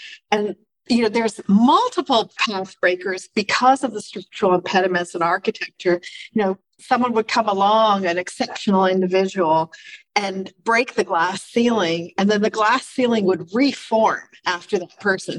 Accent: Montreal, Quebec, Canada; And then I went back to Montreal, my hometown, to work.

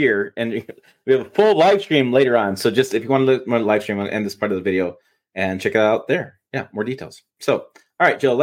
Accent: Michigan, United States; I grew up in Michigan, we had Myers dominated.

